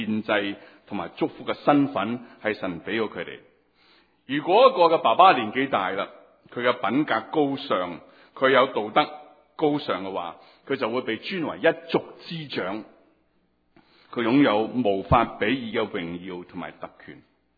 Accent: China; 我们中国人怎么看死亡？中国人怎么看死亡？

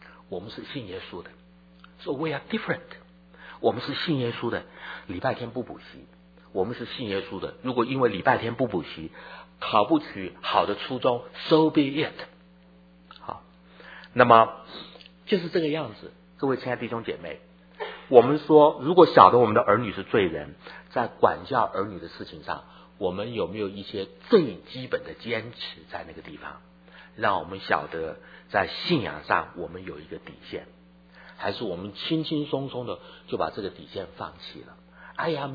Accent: Taiwan; 那么我在台湾长大，我这一年民国39年1950年

